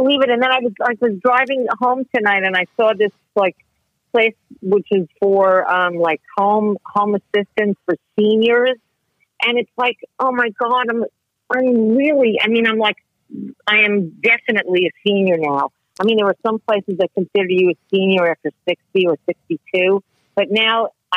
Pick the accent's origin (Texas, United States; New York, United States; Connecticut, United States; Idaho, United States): New York, United States; I love being a New Yorker. I love having grown up in New York.